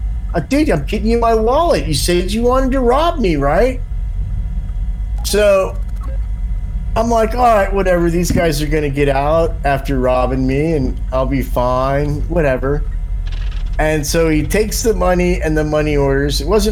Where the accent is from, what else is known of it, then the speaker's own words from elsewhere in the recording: Ireland; bear in mind, I'm an Irishman with about $4,000 still in his pocket, right?